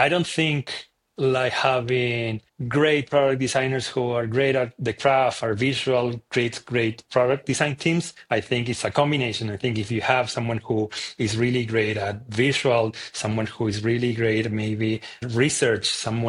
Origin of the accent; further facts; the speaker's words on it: Chile; English is a second language; I come from Chile.